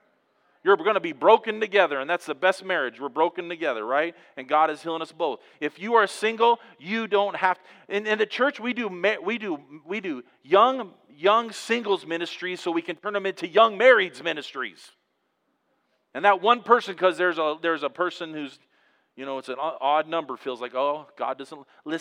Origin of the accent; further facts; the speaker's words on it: Montana, United States; when you heard I was from Montana, you didn't think I knew what I was doing, did you?